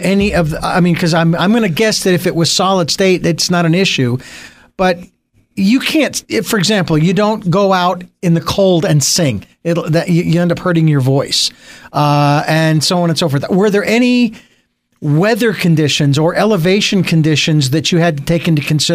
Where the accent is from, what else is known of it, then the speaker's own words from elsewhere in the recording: Phoenix, Arizona, United States; moved away; I'm from Phoenix.